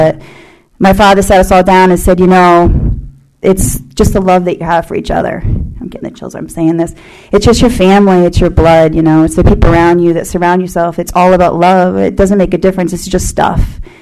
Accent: Connecticut, United States; I'd like to start a little bit and let you know I'm from back east. Most of you know me. I'm from Connecticut.

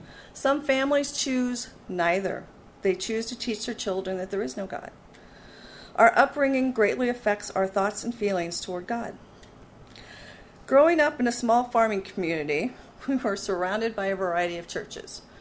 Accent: Missouri, United States; I grew up near St. Louis in a stereotypical Midwestern family.

